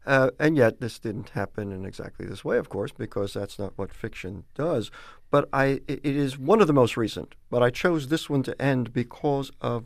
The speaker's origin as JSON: {"language": "English", "region": "New York", "country": "United States", "tie": "born or raised there", "said": "As you know, and as this preface says, I grew up in New York in a mainly Jewish community."}